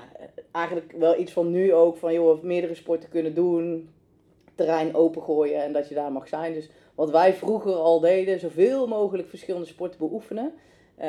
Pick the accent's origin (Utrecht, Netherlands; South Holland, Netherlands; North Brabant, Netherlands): North Brabant, Netherlands; Dat ik kom uit Berdekum, een klein dorpje naast Den Bosch.